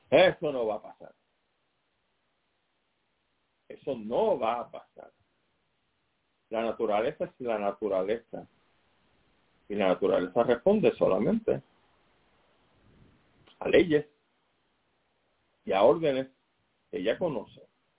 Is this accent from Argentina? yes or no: no; Puerto Rico; Óigame, los puertorriqueños somos bien abrazones. Por supuesto. Si somos gente caribeña, somos gente alegre.